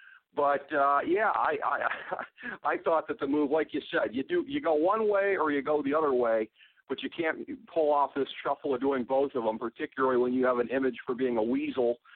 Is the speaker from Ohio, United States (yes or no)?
yes; Cleveland, Ohio, United States; how he has gone coming here to my hometown of Cleveland, getting booed off the stage during the convention